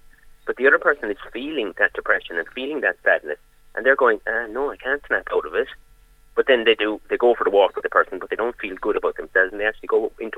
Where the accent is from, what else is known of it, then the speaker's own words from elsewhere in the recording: Ireland; as I say, we, especially as Irish, we're very aware of kind of like, I better not say anything because I don't want to hurt their feelings